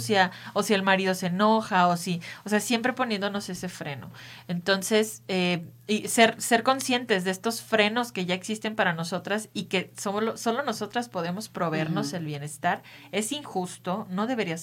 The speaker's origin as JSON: {"language": "Spanish", "town": "Xalapa", "region": "Veracruz", "country": "Mexico", "lives_now": "Torreón, Mexico", "said": "Yo amo el café, yo soy de Jalapa. Las calles en Jalapa huelen a café todo el tiempo."}